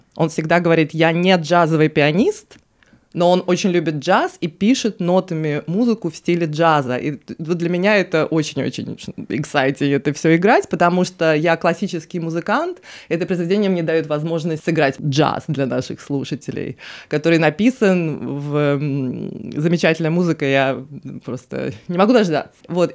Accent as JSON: {"language": "Russian", "country": "Russia", "tie": "born or raised there", "also_born_or_lived": "Saint Petersburg", "moved": "yes", "said": "репертуар, который, на котором я выросла в России. В России"}